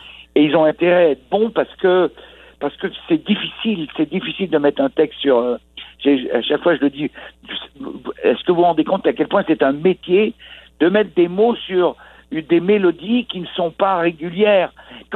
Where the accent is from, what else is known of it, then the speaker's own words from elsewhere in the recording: France; Mais je défends que je suis un Français